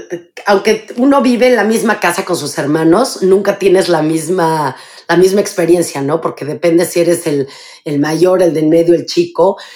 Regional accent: Mexico City, Mexico; Yo nací en la Ciudad de México y viví los primeros 25 años de mi vida en la Ciudad de México.

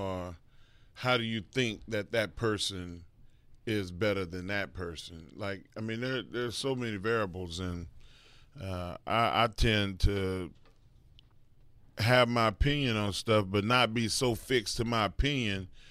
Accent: Texas, United States; I'm a Texan, and I did not bring a jacket here.

